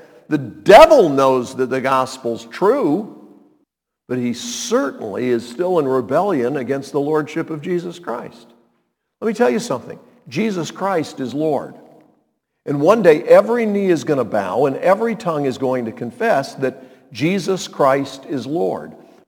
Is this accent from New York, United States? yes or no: no; New Orleans, Louisiana, United States; Pastor Wood, I'm from New Orleans.